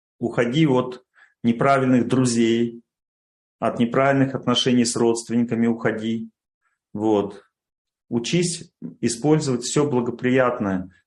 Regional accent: Urals, Russia; Я простой парень из Урала, как бы, и любые вопросы простые

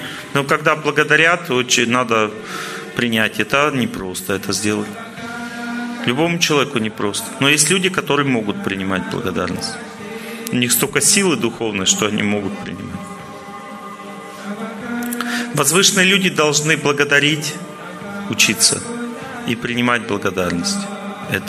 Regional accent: Ural, Russia; Я родился в Северном Уральском городе, Там только матом все время разговаривают.

